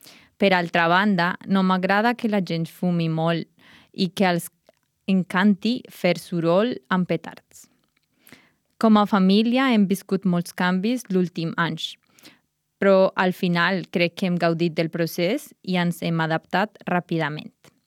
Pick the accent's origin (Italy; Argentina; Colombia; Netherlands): Colombia; now in Barcelona, Spain; sóc colombiana. Quan vam saber que serien pares, vam decidir emigrar a Espanya per començar una nova vida.